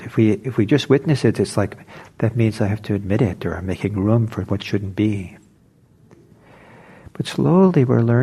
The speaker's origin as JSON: {"language": "English", "town": "Los Angeles", "region": "California", "country": "United States", "tie": "born or raised there", "said": "When I was growing up in Los Angeles, we get the Los Angeles Times"}